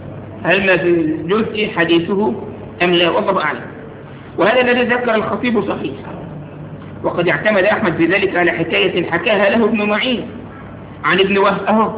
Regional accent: Egypt; ده مش طعن في المصريين، أنا مصري

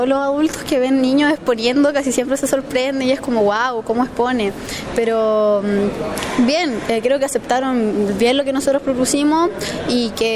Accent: Viña del Mar, Valparaíso, Chile; soy de Viña del Mar

